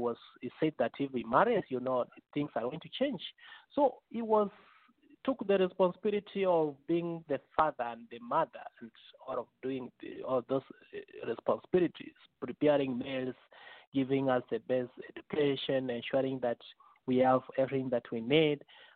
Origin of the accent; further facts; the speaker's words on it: Kisii, Kisii County, Kenya; born there; where I was born is in Kisii, near the Victoria part of Kenya.